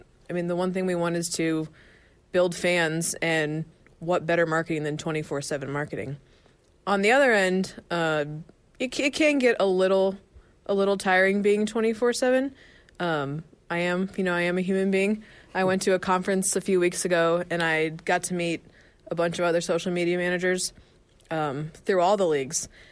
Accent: St. Louis, Missouri, United States; I grew up in St. Louis, Missouri, which I know some Kansas people won't like, but I love Kansas.

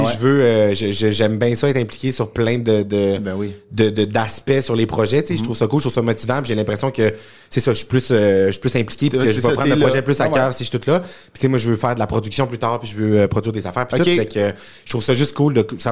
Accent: Quebec, Canada; now in Montreal, Canada; Ouais, je suis parti du Saguenay

